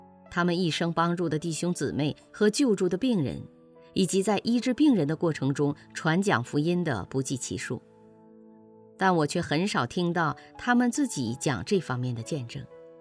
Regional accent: Beijing, China; born there; 我在北京出生，从小在基督徒家庭长大

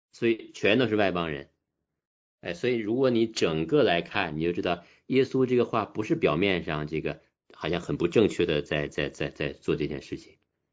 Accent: China; 我那时候在广州工作的时候

